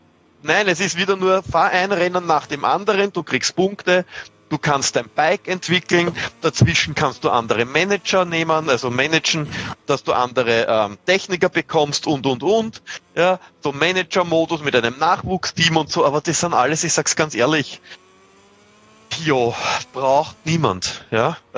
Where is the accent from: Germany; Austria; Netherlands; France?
Austria; was positiv ist als Österreicher und ihr in Deutschland